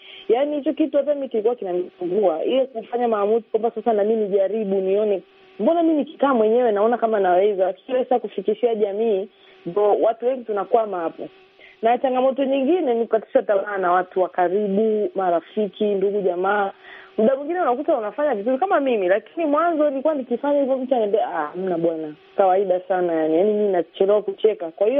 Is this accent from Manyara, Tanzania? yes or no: yes; Babati, Manyara, Tanzania; nimekuwa Babati, nimezaliwa huko, nimekaa na Wairaq, nawafahamu Wairaq. Hata watu wengine wanajua mimi ni Mwiraq.